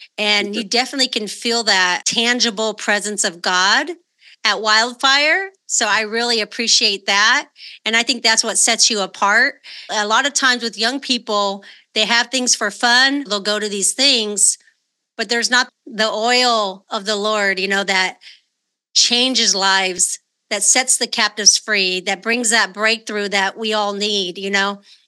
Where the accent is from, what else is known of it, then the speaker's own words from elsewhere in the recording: California, United States; I remember when I was younger at my church that I grew up in California